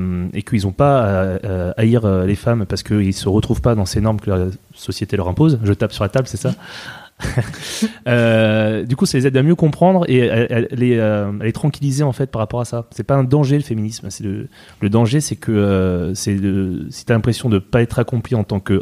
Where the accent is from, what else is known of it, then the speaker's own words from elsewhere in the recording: Île-de-France, France; born there; Alors que je suis né dans le 92, donc tu vois, au final, ça en fait. Non, mais je suis d'origine corse par ma mère